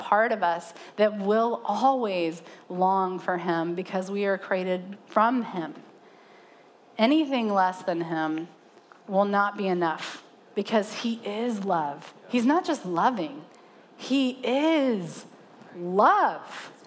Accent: the South, United States; I feel like I have to say it in a southern accent. I'm from the Bible Belt.

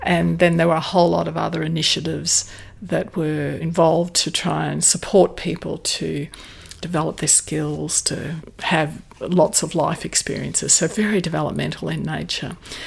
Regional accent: Nambour, Queensland, Australia; born there; I was born in June 1953 and at Nambour.

